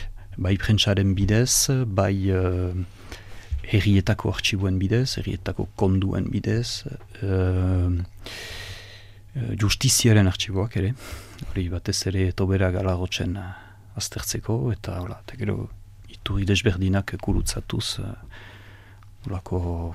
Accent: Itxassou, Nouvelle-Aquitaine, France; berdemoran segitzen nien ni ene herrian, ni itxasuko niz, itxasuara.

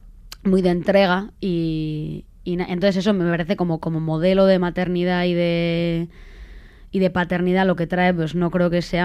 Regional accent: Basque Country, Spain; now in San Sebastián, Spain; Yo soy del Goibar y bueno, yo creo que funciona mucho así. Ahora vivo en Donosti

